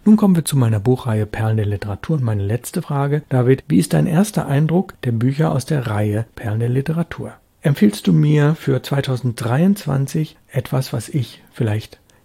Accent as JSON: {"language": "German", "town": "Bonn", "region": "North Rhine-Westphalia", "country": "Germany", "tie": "born or raised there", "said": "Bitte grüße mir meine Heimatstadt Bonn"}